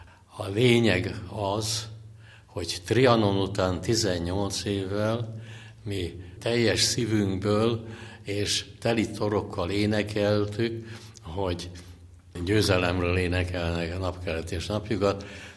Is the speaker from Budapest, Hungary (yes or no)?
yes; Budapest, Hungary; born there; Én Pesten születtem